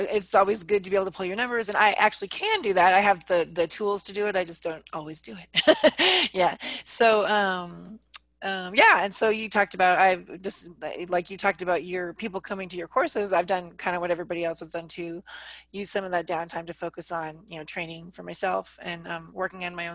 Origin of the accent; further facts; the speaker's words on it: Anchorage, Alaska, United States; our listeners probably know I'm originally from Anchorage, Alaska. So I usually take one or two trips a year, and I'm getting the Alaska itch